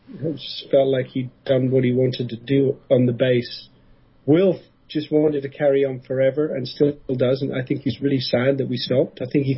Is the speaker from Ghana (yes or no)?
no; England, United Kingdom; And for us, we come from England.